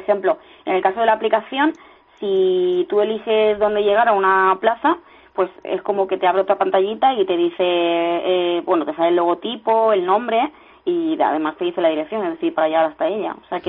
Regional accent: Elche, Valencian Community, Spain; Por ejemplo, mira, nosotros somos de Elche.

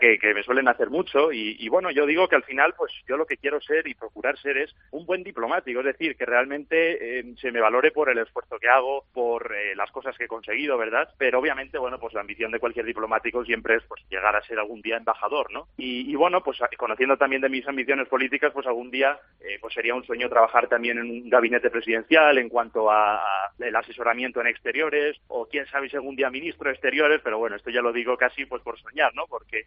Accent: Spain; yo expresé un poco mi preocupación como joven español

